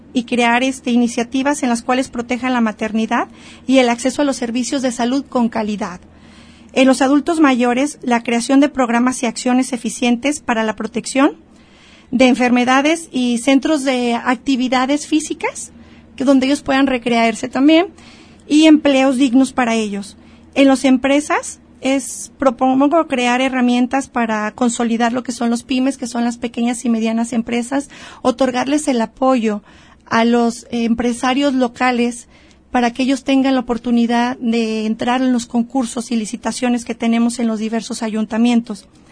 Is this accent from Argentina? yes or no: no; Ameca, Jalisco, Mexico; Yo soy médico, trabajo en la Secretaría de Salud y soy originaria de Ameca, Jalisco.